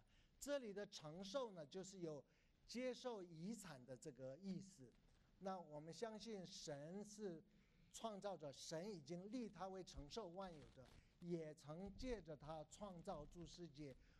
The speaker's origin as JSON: {"language": "Chinese", "country": "China", "said": "以色列人是以色列人，我们是中国人，我们是华人，我们跟他没有关系。"}